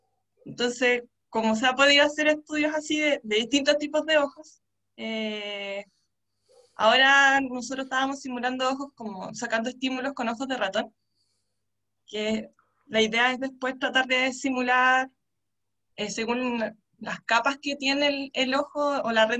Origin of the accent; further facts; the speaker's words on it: Chiloé, Los Lagos, Chile; also born or lived in Punta Arenas; now in Valparaíso, Chile; Sí, soy del sur. Como que nací en Punta Arenas, después me fui a Chiloé a vivir, por razones de la vida, pero sí, bien sureña.